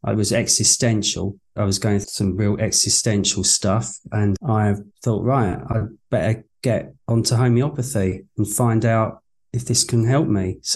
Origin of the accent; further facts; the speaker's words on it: England, United Kingdom; But I knew I was Irish, even though I was raised in England.